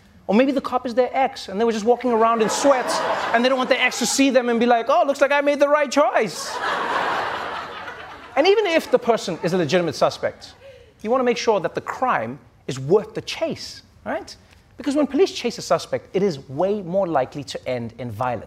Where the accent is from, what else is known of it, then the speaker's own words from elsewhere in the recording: New York, United States; And you know, in a way, this is exciting as a New Yorker.